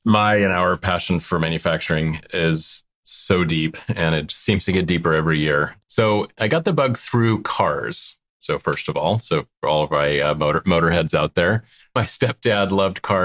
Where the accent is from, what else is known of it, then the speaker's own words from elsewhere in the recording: New Jersey, United States; I came home. I grew up in New Jersey. I came home for the Christmas holiday